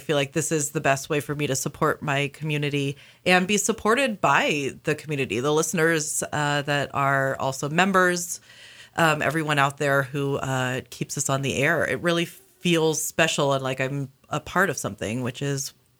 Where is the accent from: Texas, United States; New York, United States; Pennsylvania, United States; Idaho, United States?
Idaho, United States; Sandpoint; I grew up in Sandpoint, Kootenai, shout out specifically.